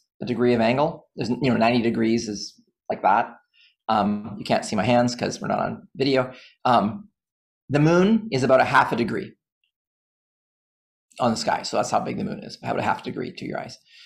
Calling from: Toronto, Ontario, Canada; I'm from the University of Toronto, so I'm calling from University of Toronto.

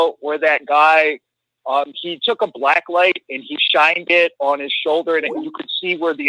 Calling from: Cleveland, Ohio, United States; Hey, … … from Cleveland.

